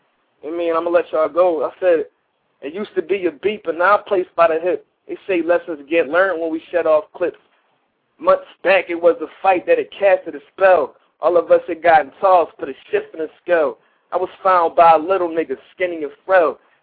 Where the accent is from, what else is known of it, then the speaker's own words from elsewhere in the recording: Philadelphia, Pennsylvania, United States; I'm light-skinned than a motherfucker, but I'm from Philadelphia, PA. I was born in this motherfucking country.